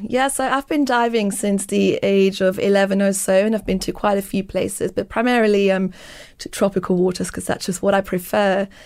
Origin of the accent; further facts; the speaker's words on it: Switzerland; I grew up in Switzerland, so in a country that just doesn't have any access to the ocean.